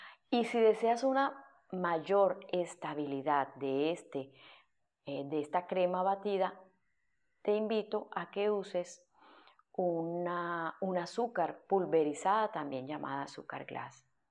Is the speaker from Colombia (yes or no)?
yes; Barranquilla, Atlántico, Colombia; Esto aplica mucho para ciudades como Barranquilla, Colombia, desde la cual estoy o es mi ciudad de origen y donde vivo.